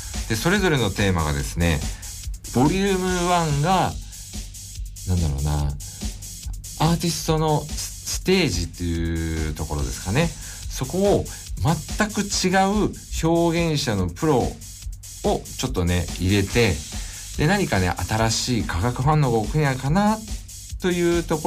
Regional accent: Kawasaki, Kanagawa, Japan; まあ今度地元の方、地元川崎の方とですね

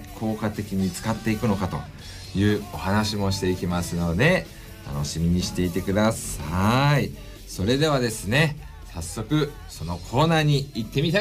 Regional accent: northern Japan, Japan; 僕の出身の北国の冬のような状態来るのかなって思ってるんですが

